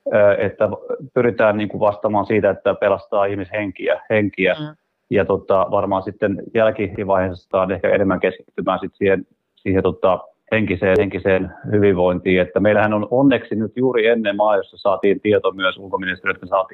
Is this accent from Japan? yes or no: yes; Japan; toki lapsuuteni on Japanissa viettänyt ja siellä jatkuvasti maa järjesi